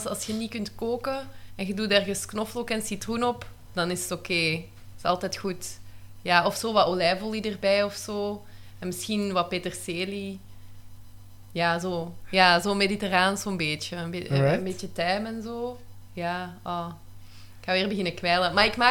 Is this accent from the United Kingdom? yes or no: no; Germany; now in Belgium; Ik ben geboren en getogen in Duitsland.